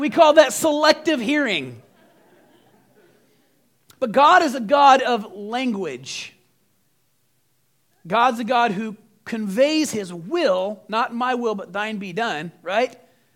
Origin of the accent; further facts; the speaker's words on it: Texas, United States; I grew up in West Texas, and I'm going to tell you what. If you've never been around a Texas thunderstorm, you haven't lived yet.